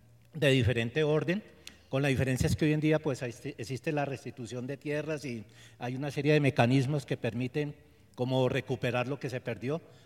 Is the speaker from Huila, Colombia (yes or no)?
no; Cali, Valle del Cauca, Colombia; Yo soy de Cali, el Valle del Cauca.